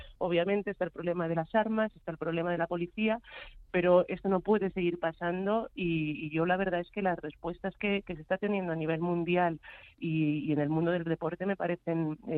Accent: Madrid, Community of Madrid, Spain; he nacido en Madrid, mis padres son de lo que es ahora Guinea Ecuatorial, de Malabo, y a mí, bueno, pues yo me considero que soy española, estoy encantada, ¿no?, y muy orgullosa de ser negra, de ser afro

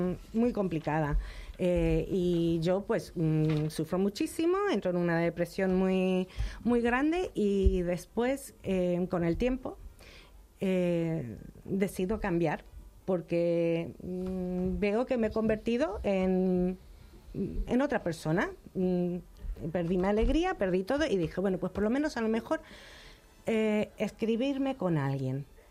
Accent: United States; Spanish is a second language; Digo, porque yo en realidad soy estadounidense

